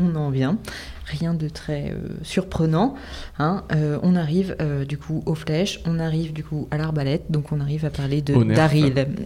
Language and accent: French; France; Oui, je suis française, je suis franco-française.